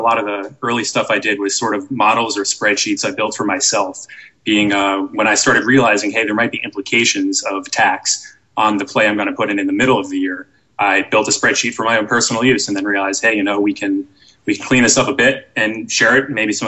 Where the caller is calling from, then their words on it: Falls Church, Virginia, United States; I'm coming in from Falls Church, Virginia.